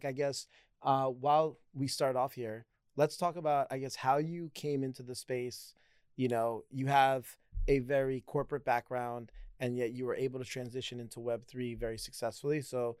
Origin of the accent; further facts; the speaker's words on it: New York, United States; I'm a New Yorker through and through